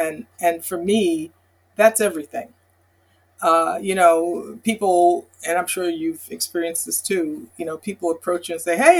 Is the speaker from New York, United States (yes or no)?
yes; Mount Vernon, New York, United States; also born or lived in White Plains, United States; I grew up in Mount Vernon, New York.